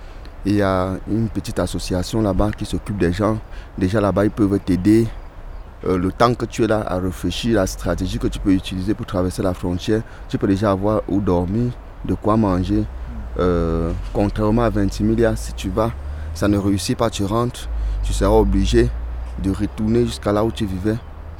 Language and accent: French; Cameroon; Puisque je suis Camerounais, chez nous, il y a les langues maternelles, mais nos premières langues nationales, nous avons l'anglais, le français, pour ceux qui vivent du côté francophone, l'anglais pour ceux qui vivent du côté anglophone. J'ai grandi du côté francophone, j'ai fait des études là-bas.